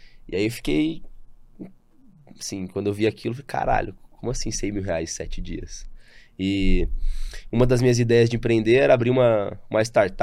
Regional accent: São Paulo, Brazil; Eu tenho 26 anos, né? Vim do interior de São Paulo.

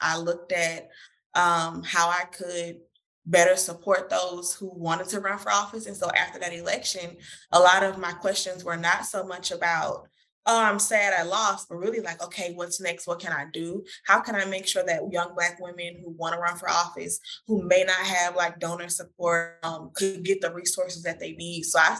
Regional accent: Louisiana, United States; I believe that my grandmother, my uncles, those who raised me, who I learned from, I felt like I was indebted to the work that they did, but also like the things they never got to see in their life. And so I knew I wanted to come back to Louisiana.

